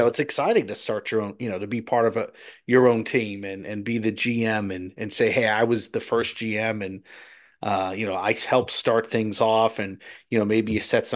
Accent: New Jersey, United States; Obviously, you're from Minnesota and I'm from New Jersey, two places that, you know, are not barbecue places

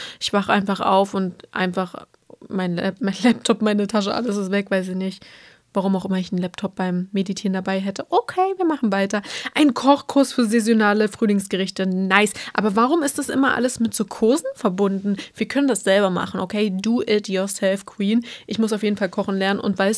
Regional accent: Berlin, Germany; born there; das war für mich als gebürtige Berlinerin ja halt voll anders

